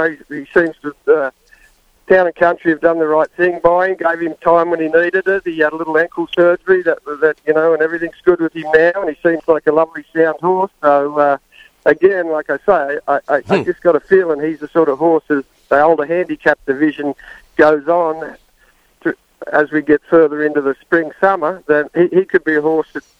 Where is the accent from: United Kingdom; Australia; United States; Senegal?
Australia; See, I personally, being an Aussie, it'd be great to see him down there